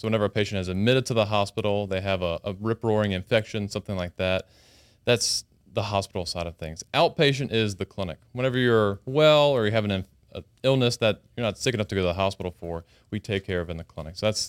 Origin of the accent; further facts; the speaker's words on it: Baton Rouge, Louisiana, United States; So like Curtis, I grew up in Baton Rouge, went to St. Michael's and to LSU New Orleans for training, medical school.